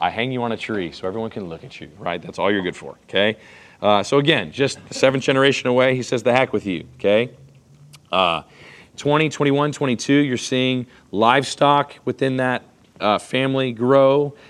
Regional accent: Texas, United States; And that church is literally 2 hours from my hometown. In deep East Texas.

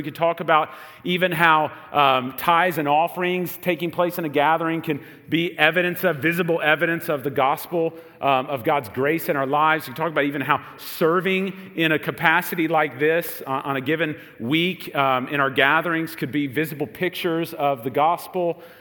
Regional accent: United States; one like me, who's been raised in America, born and raised in America, just kind of take some of these things for granted. But it's really how important symbols and signs are in our American culture.

